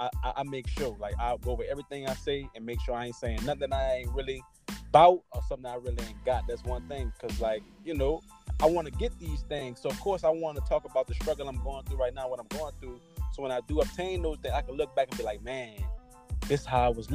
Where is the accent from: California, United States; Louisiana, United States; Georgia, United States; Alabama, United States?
Louisiana, United States; New Orleans; I grew up in New Orleans in Louisiana. And, you know, growing up in New Orleans, it's a very unique city with a lot of very unique people.